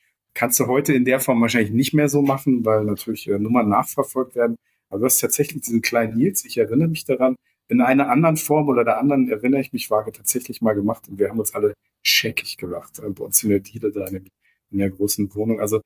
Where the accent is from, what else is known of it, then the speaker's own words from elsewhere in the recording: Germany; Ich bin näher an der DDR-Grenze aufgewachsen. Wir hatten, glaube ich, mehr DDR-Kinder.